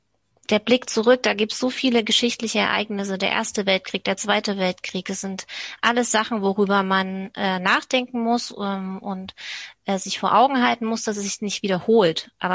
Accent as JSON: {"language": "German", "region": "Saxony", "country": "Germany", "lives_now": "Berlin, Germany", "said": "Bin ich Ostdeutsche oder bin ich eine Sächsin, die in Berlin wohnt und in Brandenburg arbeitet?"}